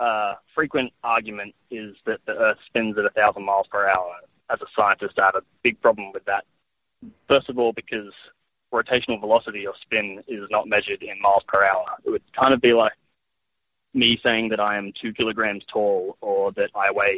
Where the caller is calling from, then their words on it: Australia; G'day. It's the same physicist from last week from Australia.